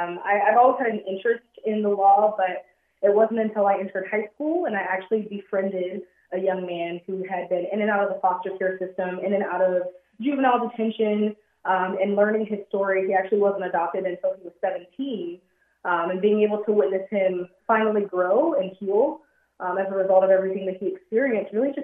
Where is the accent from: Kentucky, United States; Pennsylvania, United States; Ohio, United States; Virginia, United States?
Virginia, United States; I was born and raised in New Kent County.